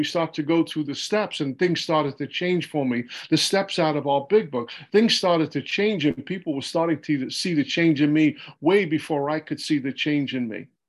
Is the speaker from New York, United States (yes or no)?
yes; Brooklyn, New York, United States; picking up a drink in Brooklyn, New York, where I'm from. You can tell by the way I speak, I'm not from Alabama. But growing up in Brooklyn at 14 years old